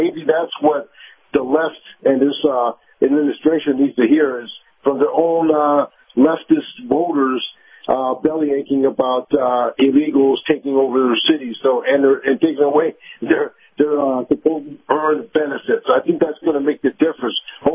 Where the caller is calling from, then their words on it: Tampa, Florida, United States; Hey, good morning … from Tampa.